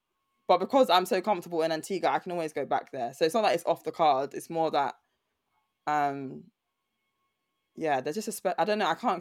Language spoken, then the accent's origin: English; United Kingdom; there's so much about being Black British that I think is truly special and truly magical. Like, it's a melting pot for so many different cultures that it feels like a luxury compared to, like, living, if I had grown up somewhere else.